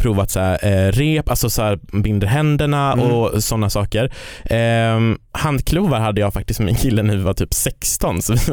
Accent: Kiruna, Norrbotten County, Sweden; jag kommer ju från Kiruna

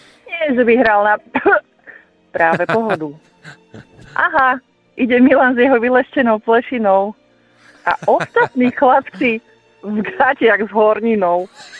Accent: Zavar, Trnava Region, Slovakia; Zo Závara.

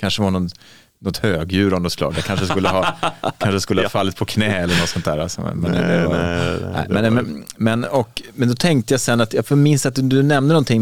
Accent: Leksand, Dalarna County, Sweden; moved away; jag upplevde att jag är min hembygd, fast jag inte satt min fot i Leksand på 30 år sedan

